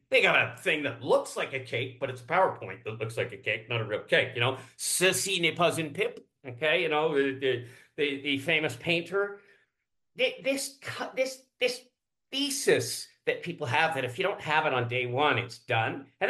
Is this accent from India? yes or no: no; Canada; moved away as an adult; also born or lived in United States; And so now I'm as much American as I am Canadian in my culture. And that liberates me to be something that most Canadians can't be.